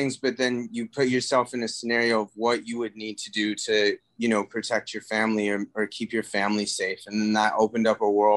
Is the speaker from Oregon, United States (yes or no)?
no; New York City, New York, United States; You know, like, I'm an only child. I'm from New York City.